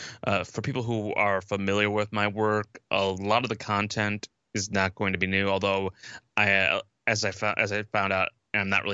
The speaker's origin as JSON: {"language": "English", "region": "Midwest", "country": "United States", "said": "because I'm from the Midwest, I've always had a soft spot in my heart for Johnny Appleseed."}